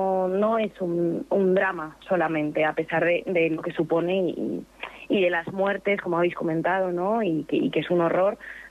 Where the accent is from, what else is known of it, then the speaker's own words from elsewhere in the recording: Salamanca, Castile and León, Spain; tanto Luis Rodríguez, codirector de la obra, como yo, somos salmantinos